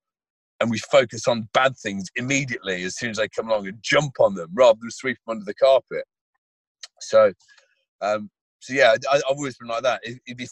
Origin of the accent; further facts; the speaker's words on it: England, United Kingdom; As in, I love being English and I love the way we go about it